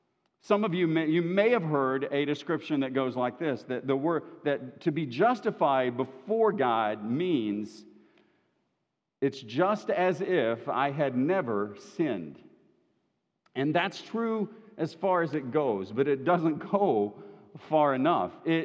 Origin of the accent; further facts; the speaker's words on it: Kentucky, United States; it's set in my hometown, the home county, Harlan County, Kentucky